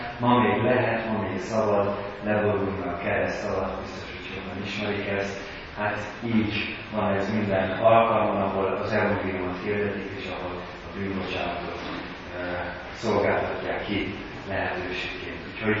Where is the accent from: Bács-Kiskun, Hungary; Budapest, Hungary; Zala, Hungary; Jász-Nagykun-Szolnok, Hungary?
Budapest, Hungary; born there; Budapesten születtem, és tanulmányaimat is tulajdonképpen ott végeztem.